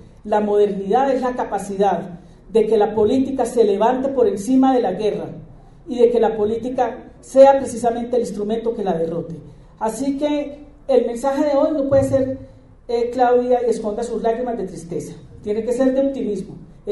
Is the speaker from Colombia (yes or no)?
yes; Colombia; y como colombianos tenemos que buscar un destino diferente